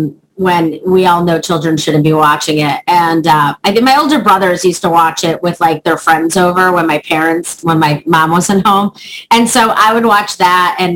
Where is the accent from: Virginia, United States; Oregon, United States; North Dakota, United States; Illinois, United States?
Illinois, United States; Chicago; However, I started in Chicago. I'm from Chicago. I started in Chicago doing Second City, which is like the SNL of Chicago.